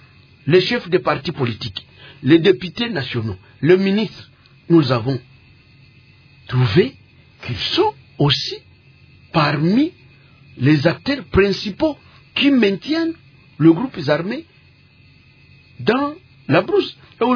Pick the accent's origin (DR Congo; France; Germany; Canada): DR Congo; Nous sommes tous des Congolais